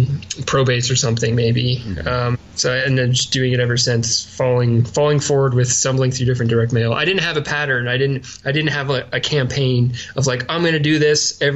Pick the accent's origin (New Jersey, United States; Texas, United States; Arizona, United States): New Jersey, United States; Edison; now in Delaware, United States; I'm from New Jersey originally, you know, central North Jersey or Edison area.